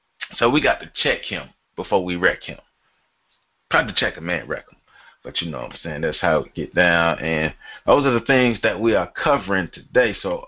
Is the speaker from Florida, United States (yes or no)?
yes; Tallahassee, Florida, United States; You know, I'm from Tallahassee, so he went to Florida State.